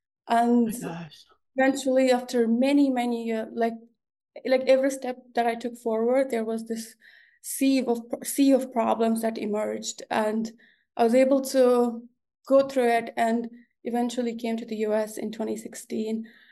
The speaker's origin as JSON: {"language": "English", "region": "Kandahar", "country": "Afghanistan", "tie": "born or raised there", "said": "the Taliban were, as I have to say, it's in Kandahar, my hometown, and Taliban were making its presence back."}